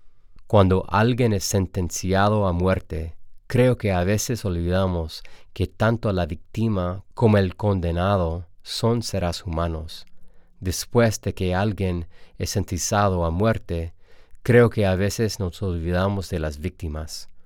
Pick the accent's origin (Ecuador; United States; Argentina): United States; San Antonio, Texas; soy un artista de San Antonio, Texas.